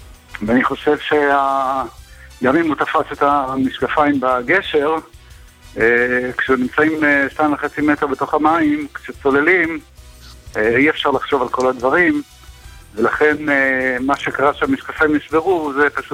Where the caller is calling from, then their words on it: Bnei Brak, Tel Aviv District, Israel; מבני ברק.